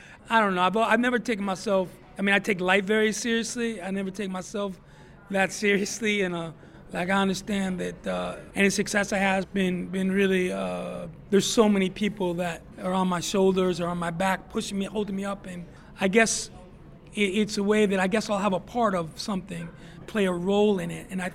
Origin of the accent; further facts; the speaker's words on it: Phoenix, Arizona, United States; You know, when you hear I'm from Phoenix, I'm from Arizona, like, oh, yeah, I think I heard about that.